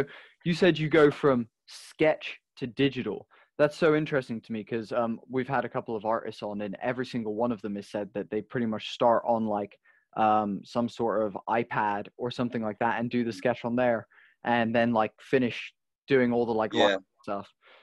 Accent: Spain; now in England, United Kingdom; I'm super dyslexic, and actually growing up in Spain, I was taught to write cursive.

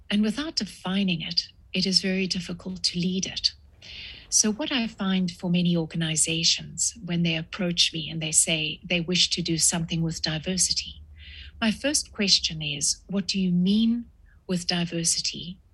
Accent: South Africa; Growing up in South Africa at such a time really does impact you.

